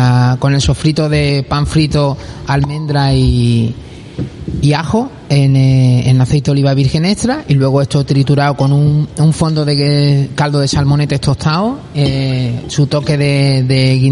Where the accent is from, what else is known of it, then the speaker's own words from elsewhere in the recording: Andalusia, Spain; Y el postre es un homenaje a mi tierra, ¿no? Al Valle del Guadalhorce.